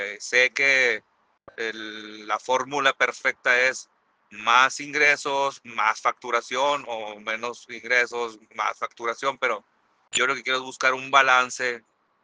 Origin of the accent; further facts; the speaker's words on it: Hermosillo, Sonora, Mexico; soy de acá de Hermosillo, Sonora.